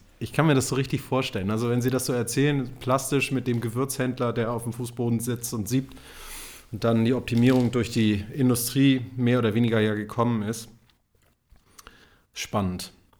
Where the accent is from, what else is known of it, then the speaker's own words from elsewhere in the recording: Hamburg, Germany; Wir als Hamburger sehen uns ja immer so als Tor zur Welt.